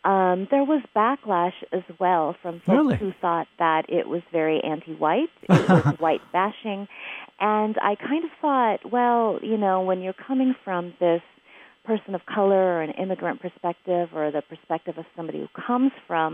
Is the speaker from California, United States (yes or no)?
yes; California, United States; I grew up here in the Bay Area, which is much, much different from these larger centers of publishing power in this country, right?